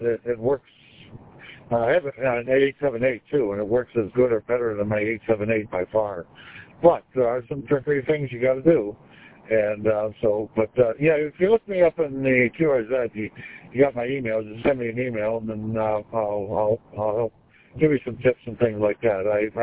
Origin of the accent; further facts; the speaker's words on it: Howell, United States; I'm in Howell area. Well, actually, I'm in my car, but I'm from Howell.